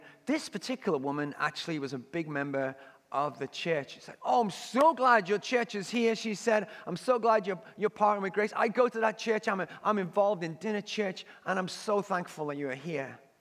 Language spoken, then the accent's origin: English; North West England, United Kingdom; my hometown growing up in the northwest of England.